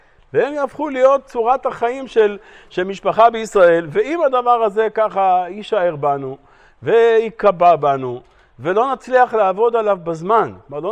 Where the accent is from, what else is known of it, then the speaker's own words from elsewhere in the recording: Haifa, Haifa District, Israel; אני חיפאי